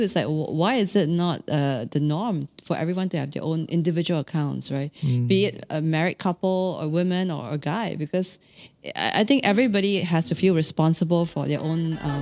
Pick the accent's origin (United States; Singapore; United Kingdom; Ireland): Singapore; I'm mostly Singaporean as well.